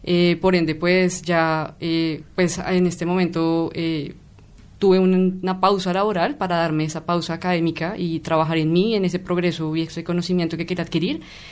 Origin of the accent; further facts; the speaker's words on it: Bogotá, Colombia; Soy de Colombia, de Bogotá.